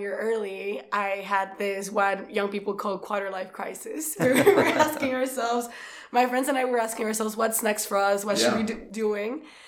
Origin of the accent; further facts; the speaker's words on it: Mexico; And it was an amazing experience growing up in Mexico.